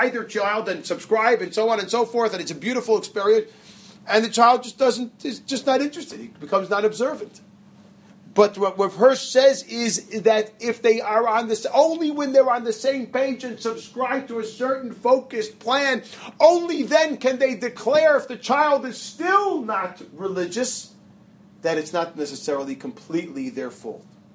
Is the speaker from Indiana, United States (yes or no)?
yes; Muncie, Indiana, United States; We grew up in Muncie.